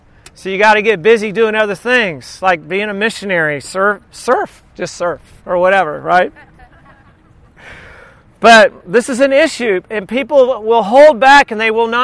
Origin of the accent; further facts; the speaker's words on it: Corpus Christi, Texas, United States; In fact, in my hometown in Corpus Christi, nothing was open on Sunday except for gas stations or a grocery store.